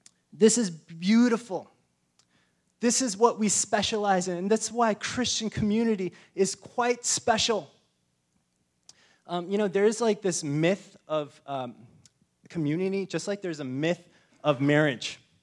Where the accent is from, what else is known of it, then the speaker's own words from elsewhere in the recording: Wisconsin, United States; So I'm from Wisconsin. I hate those guys.